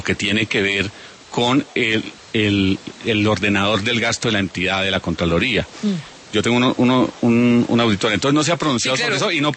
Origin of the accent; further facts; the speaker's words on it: Boyacá, Colombia; Es que yo crecí en Boyacá. Yo he trabajado en Boyacá, ya fui alcalde.